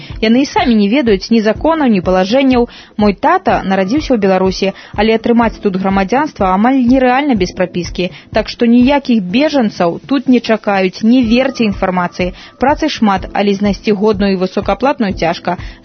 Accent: Donetsk, Donetsk Oblast, Ukraine; now in Minsk, Belarus; Я сама з Данецка. Цяпер жыву ў Мінску на здымнай кватэры.

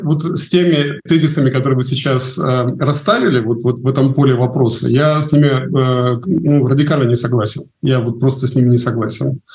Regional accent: Belarus; подождите, мы из Беларуси

